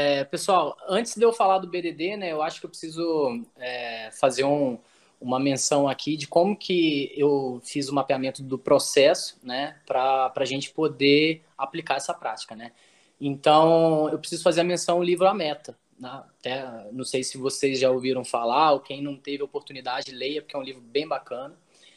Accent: Cataguases, Minas Gerais, Brazil; born there; now in São Paulo, Brazil; eu sou nascido em Cataguases, uma cidadezinha lá do interior de Minas, né? É, bem pequenininha, vim aqui para São Paulo, né? Já moro aqui há 13 anos.

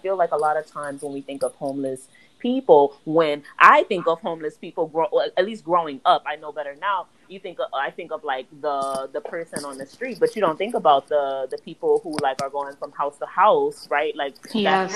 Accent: New Orleans, Louisiana, United States; now in Philadelphia, United States; I live in Philly. So there's the Philadelphia Housing Authority. You know, I'm from New Orleans.

